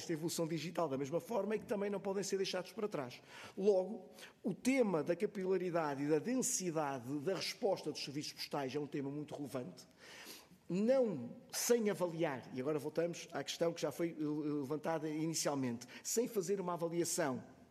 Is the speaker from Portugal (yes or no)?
yes; Norte, Portugal; also born or lived in Porto; Eu também sou do interior, eu nasci no Porto, mas sou de uma pequena aldeia do Norte